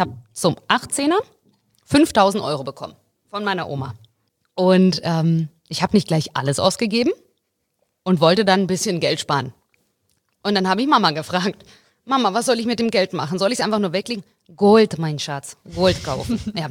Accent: Russia; Da, wo ich herkomme, ich komme aus Russland.

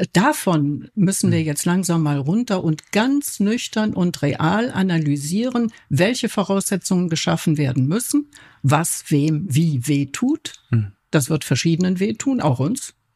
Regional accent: Lam, Bavaria, Germany; also born or lived in Cologne; weil Sie das meinen Geburtsort im Bayerischen Wald ansprechen. Ich bin halbe in diesem Ort in Lahm und in Köln aufgewachsen. Aber in diesem Ort Lahm war die tschechoslowakische Grenze war direkt da.

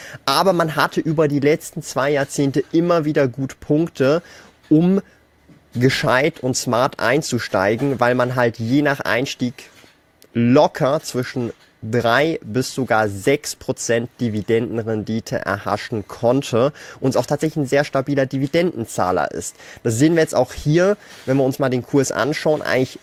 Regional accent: Switzerland; Ich als Schweizer kann den Großteil automatisch zurückfordern, weil ich hier lebe

